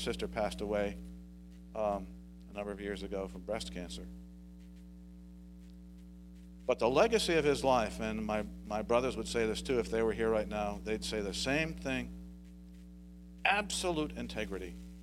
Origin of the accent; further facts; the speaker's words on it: Connecticut, United States; I grew up in Connecticut, and he's buried there along with my mom.